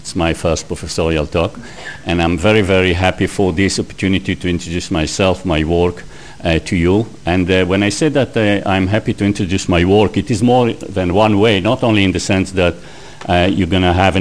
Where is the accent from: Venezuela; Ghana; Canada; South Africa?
Canada; also born or lived in United States; now in United Kingdom; I came from Canada. Before that, I was in the United States.